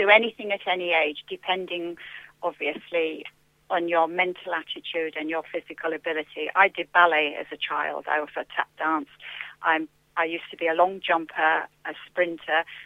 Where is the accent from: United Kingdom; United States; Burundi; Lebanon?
United Kingdom; London; I come from London.